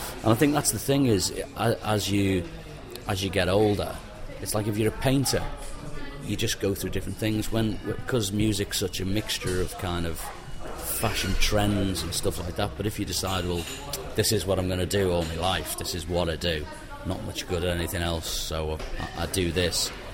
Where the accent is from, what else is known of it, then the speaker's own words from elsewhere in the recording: Liverpool, North West England, United Kingdom; it's about growing up in Liverpool, really, 77 punk rock, you know, and that's really where, you know, I kind of wandered into town when I was 15, 16, down to Matthew Street